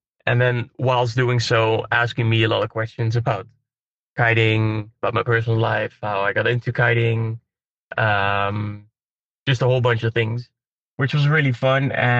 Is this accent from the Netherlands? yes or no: yes; Netherlands; English is a second language; First of all, we wanted to do it in the Netherlands, in my home country